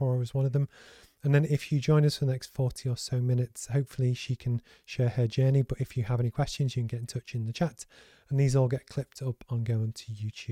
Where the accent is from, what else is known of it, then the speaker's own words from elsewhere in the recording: England, United Kingdom; growing up in England as a white man.